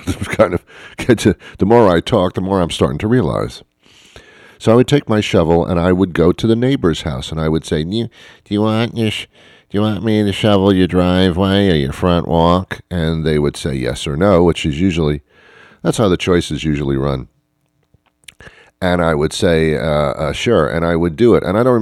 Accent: Teaneck, New Jersey, United States; I was brought up in Teaneck, New Jersey. Yeah, I know. I'm proud enough to say it. Teaneck, New Jersey, it's on Route 4.

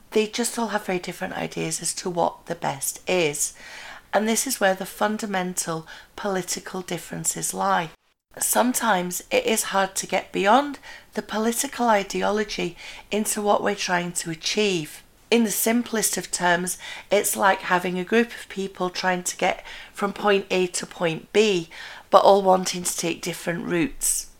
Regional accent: Yorkshire and the Humber, United Kingdom; Growing up in Yorkshire in the 70s, one of the local bands was

